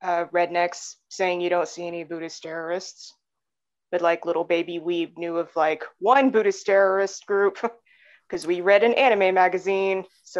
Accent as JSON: {"language": "English", "region": "Arkansas", "country": "United States", "tie": "born or raised there", "said": "I was born and raised in Arkansas. So we're talking like tiny, tiny podunk rural Arkansas."}